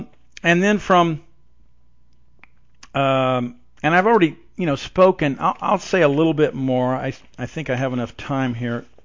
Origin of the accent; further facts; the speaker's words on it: Evansville, Indiana, United States; Robert Funk is from my hometown in Evansville, Indiana.